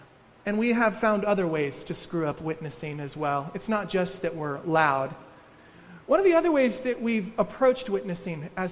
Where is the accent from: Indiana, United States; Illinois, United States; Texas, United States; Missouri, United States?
Texas, United States; And I grew up in Texas.